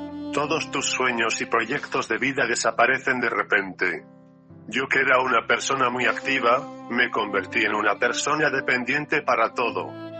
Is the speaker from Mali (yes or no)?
no; Castile and León, Spain; estando de vacaciones en mi pueblo de Salamanca